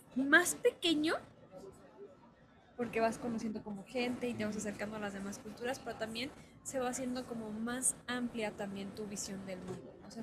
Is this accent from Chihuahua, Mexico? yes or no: no; Oaxaca, Mexico; Nací en una comunidad rural del estado de Oaxaca. Desde que nací, soy bilingüe. Mis padres toda su vida han hablado su lengua materna, el mixteco y el mazateco, y también el español. Por tal motivo, crecí dentro de este ambiente.